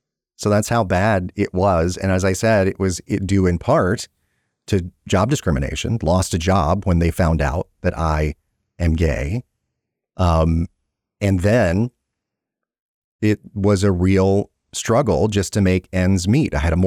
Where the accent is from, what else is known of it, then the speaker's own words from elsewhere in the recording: the South, United States; I can attest to that, especially growing up in the South.